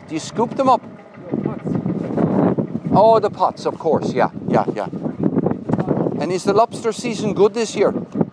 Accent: Limerick, Munster, Ireland; moved away; I'm from Limerick. I was gone out of Ireland for 30 years, so since I wouldn't have heard of me.

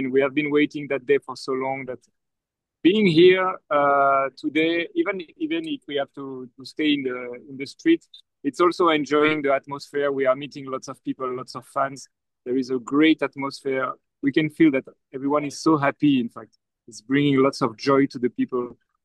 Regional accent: Brittany, France; We are from France, actually. It's from the Brittany part of France.

